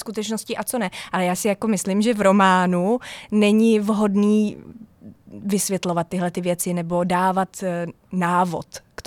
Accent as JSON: {"language": "Czech", "town": "Teplice", "region": "Ústí nad Labem Region", "country": "Czechia", "said": "my jsme jinak z Teplic, z Oseka a z této oblasti, to jsou hezký místa"}